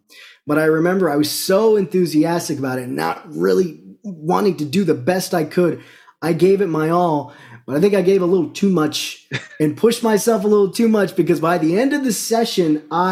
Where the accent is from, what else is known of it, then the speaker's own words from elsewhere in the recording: Spartanburg, South Carolina, United States; But so I was raised in Spartanburg.